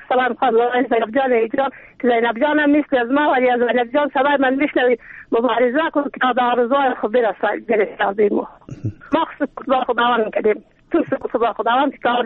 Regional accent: Afghanistan; ما زن افغانیم

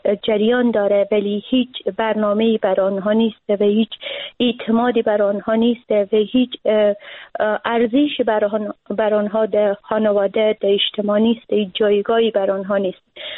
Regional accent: Afghanistan; ما زنا، اوقدر به محیط افغانستان و به محیط فرهنگی کشورمان متاسفانه در دهه‌های جنگ قربانی شده ایم

